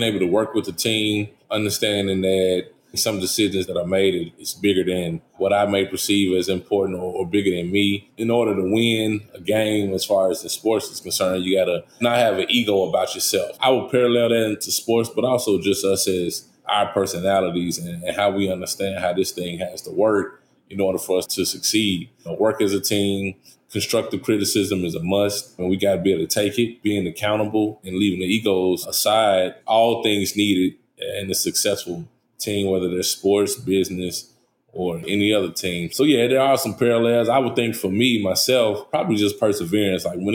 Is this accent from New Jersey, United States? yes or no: no; Nashville, Tennessee, United States; EJ and I grew up in East Nashville.